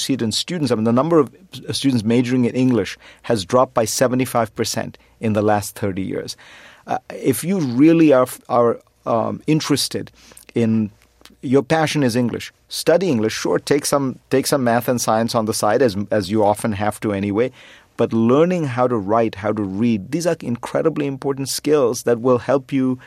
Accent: India; now in United States; the education I got growing up in India

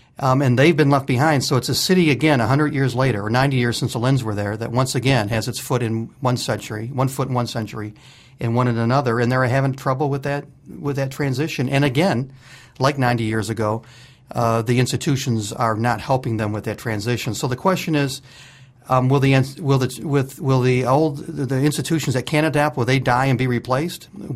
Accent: Detroit, Michigan, United States; The south side of town looks like my hometown, Detroit.

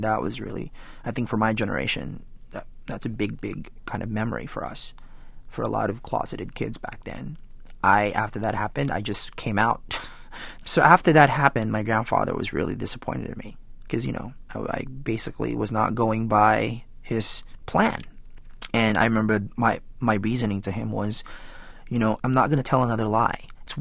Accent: California, United States; I grew up in California and right around Proposition 187

